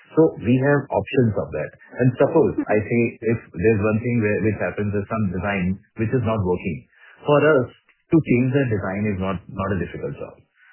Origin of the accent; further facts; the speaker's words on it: Jaipur, Rajasthan, India; we are basically, we are Marwari family from Jaipur.